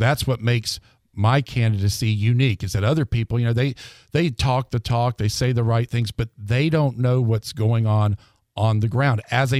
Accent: Navarre, Florida, United States; You know, I'm from Navarre.

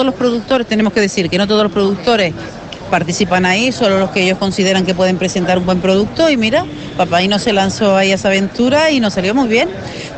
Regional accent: Fuerteventura, Canary Islands, Spain; Es que, ¿sabes lo que pasa? Que ya no somos solo majoreros.

